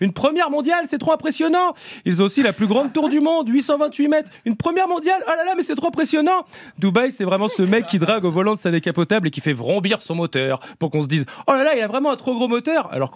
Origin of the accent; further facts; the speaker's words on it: Paris, Île-de-France, France; born there; Je suis né à Paris, mais je me sens plus guérétois que dubaïote.